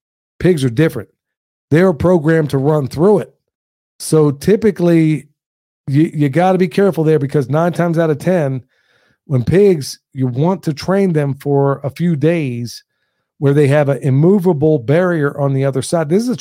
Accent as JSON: {"language": "English", "region": "Oklahoma", "country": "United States", "tie": "born or raised there", "said": "I grew up in Oklahoma as well. So we didn't have the hurricanes, but believe me, tornadoes."}